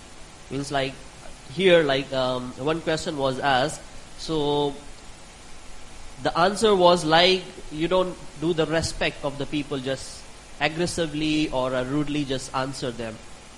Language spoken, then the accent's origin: English; Pakistan; English is a second language; I'm from Pakistan.